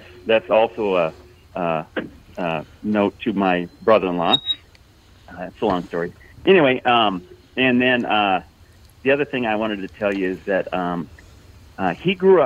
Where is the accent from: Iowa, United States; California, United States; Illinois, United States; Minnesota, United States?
Iowa, United States; I grew up in Northwest Iowa, in the middle of nowhere, on a dairy farm.